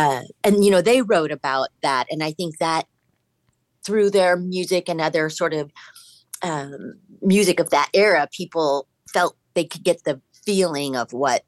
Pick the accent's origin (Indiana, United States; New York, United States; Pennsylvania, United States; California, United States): California, United States; Manhattan Beach; Yes, I grew up in Manhattan Beach.